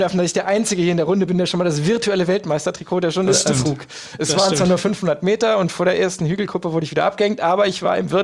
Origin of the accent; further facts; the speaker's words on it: Eifel, Germany; gibt es einen Radmarathon in meiner Heimat, in der Eifel.